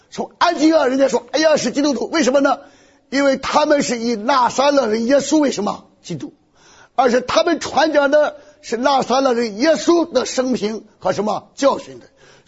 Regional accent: Shandong, China; 我们山东人讲说，大鱼吃小鱼，小鱼怎么办？

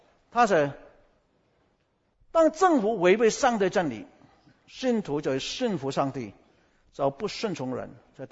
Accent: Guangdong, China; 我是广东人，

